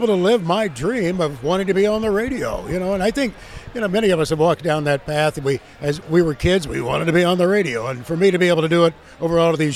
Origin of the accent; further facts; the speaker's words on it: Indiana, United States; You know, I was just so fortunate to grow up on a farm in Gibson County and to be born into a farm family, a community t